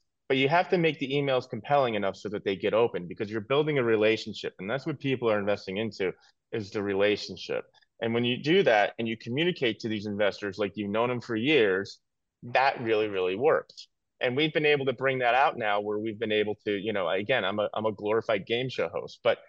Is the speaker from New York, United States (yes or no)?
yes; New York, United States; You know, I'm a New Yorker and everything.